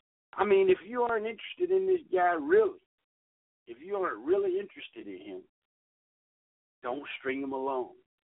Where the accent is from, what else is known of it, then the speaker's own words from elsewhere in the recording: Atlanta, Georgia, United States; Because the girl asked me, because I'm from Atlanta, she asked me … what's a good restaurant in Atlanta?